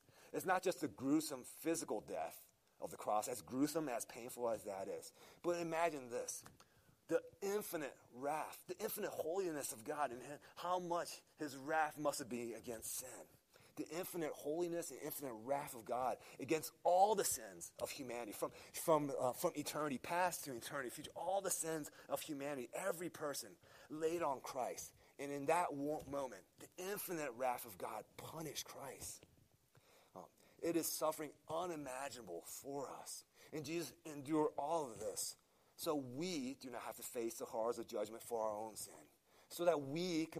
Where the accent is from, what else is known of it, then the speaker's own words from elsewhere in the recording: Virginia, United States; So as an American, especially as an American growing up in Fairfax County, we believe a lie.